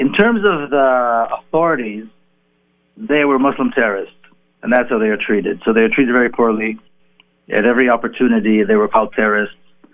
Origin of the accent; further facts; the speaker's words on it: Jerusalem, Jerusalem District, Israel; Well, you know, I grew up in Jerusalem